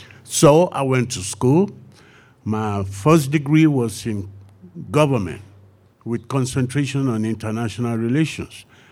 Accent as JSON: {"language": "English", "country": "Nigeria", "said": "While I was doing that, at the same time, I realized that I'm from Nigeria."}